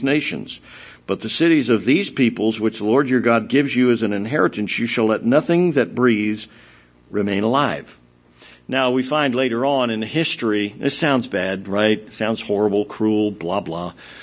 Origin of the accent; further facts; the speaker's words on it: California, United States; I'm from Sonoma County.